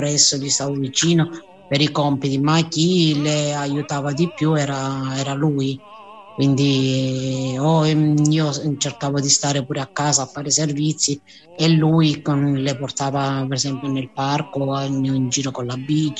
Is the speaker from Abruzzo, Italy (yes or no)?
no; Apulia, Italy; perché io, non essendo lucana, dico, sono pugliese